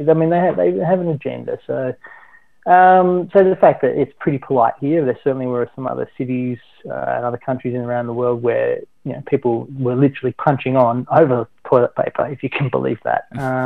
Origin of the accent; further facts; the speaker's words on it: Melbourne, Victoria, Australia; moved away; I'm from Melbourne, but I mean, winters there are, you know, barely drops below 4 or 8 degrees.